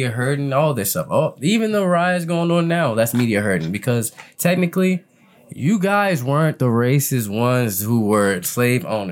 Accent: Baltimore, Maryland, United States; And they look at me like I'm crazy because I'm from Baltimore, and that's not acceptable.

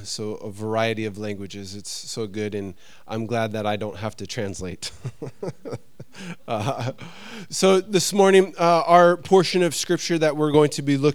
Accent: Missoula, Montana, United States; I'm full-on American. When I went to Bible college from my hometown in Missoula, Montana, to this small podunk town called Ellendale, North Dakota

